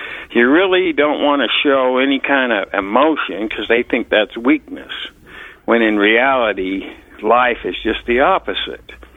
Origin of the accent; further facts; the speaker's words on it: Salt Lake City, Utah, United States; Well, I grew up in Salt Lake City, Utah, but when I graduated high school, I went down to Green River, Utah